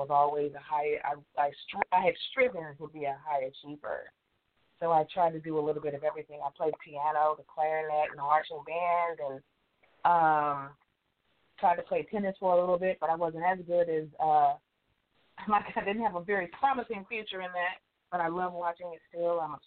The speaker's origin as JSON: {"language": "English", "town": "Dallas", "region": "Texas", "country": "United States", "tie": "born or raised there", "said": "I grew up in Dallas, actually, in a very primarily a Jewish environment"}